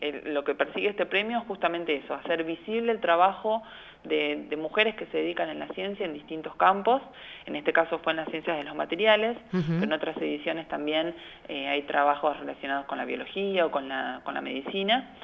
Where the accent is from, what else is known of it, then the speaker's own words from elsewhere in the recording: Mar del Plata, Buenos Aires Province, Argentina; Yo soy de Mar del Plata. Nací y criada en Mar del Plata.